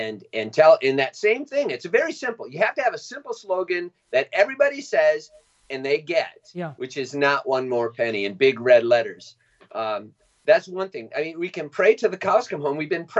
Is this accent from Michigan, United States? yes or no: yes; Michigan, United States; You know, when I was growing up, I grew up in Michigan, right?